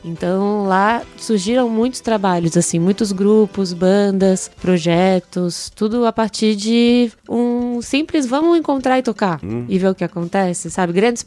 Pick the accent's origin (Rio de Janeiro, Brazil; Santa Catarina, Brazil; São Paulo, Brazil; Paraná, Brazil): Rio de Janeiro, Brazil; Eu sou do Rio de Janeiro.